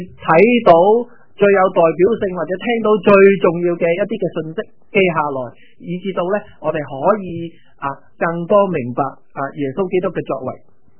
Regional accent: China; 咁我哋係中國人

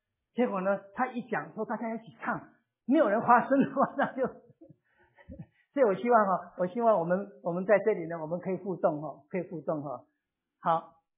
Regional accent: China; 你知道我们中国人总是要自己做老板嘛哈

